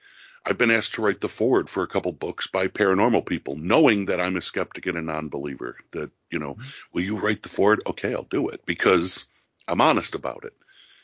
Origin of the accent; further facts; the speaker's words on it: New York, United States; I'm a New Yorker, born and raised Western New York, not New York City.